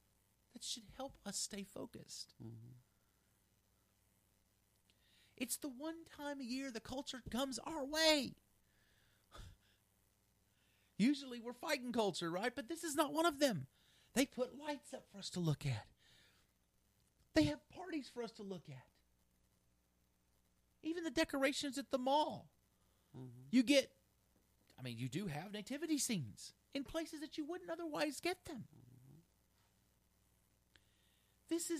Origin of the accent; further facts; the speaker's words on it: Oklahoma City, Oklahoma, United States; I said, where'd you grow up? I said, Oklahoma City. Well, I did too.